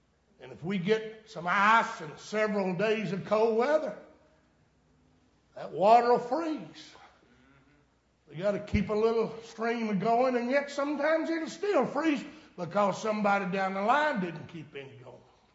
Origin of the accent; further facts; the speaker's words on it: Saluda, United States; When my wife and I and our oldest child, who was only a year old, moved back to my hometown of Saluda.